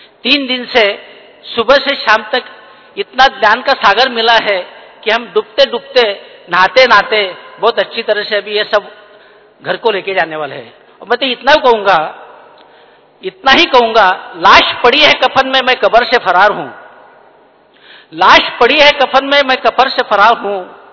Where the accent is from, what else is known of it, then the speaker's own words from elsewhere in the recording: Maharashtra, India; मैं महाराष्ट्र से आया हूँ